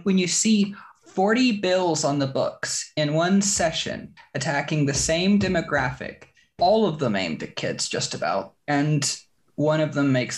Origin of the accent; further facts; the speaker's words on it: Texas, United States; I grew up trans in Texas in a really small county. My hometown was population 425.